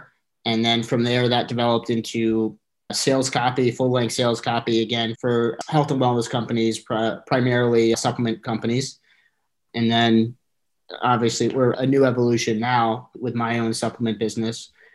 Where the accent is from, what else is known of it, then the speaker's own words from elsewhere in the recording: Northeast, United States; moved away as an adult; I'm originally from the Northeast, and a week after I graduated from college, I moved to LA.